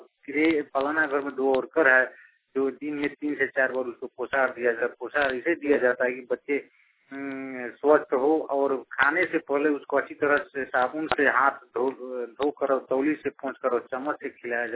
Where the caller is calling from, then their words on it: Turgulia, Bihar, India; ग्राम Parshurampur post Murarpur थाना तुरगुलिया जिला पूर्वी चंपारण मोतिहारी, मैं एरिया कलम मोतिहारी से बोल रहा हूँ।